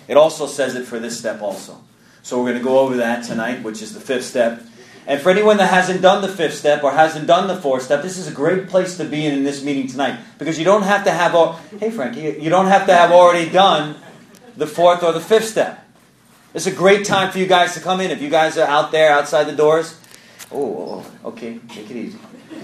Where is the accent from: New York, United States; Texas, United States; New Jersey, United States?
New York, United States; now in Minnesota, United States; I had a horrible drug addiction in Minnesota. I'm originally from New York